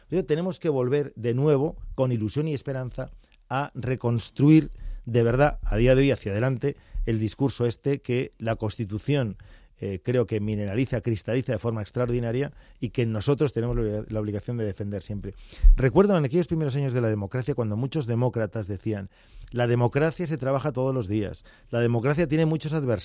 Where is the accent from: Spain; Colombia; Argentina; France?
Spain; de nuestra esencia como españoles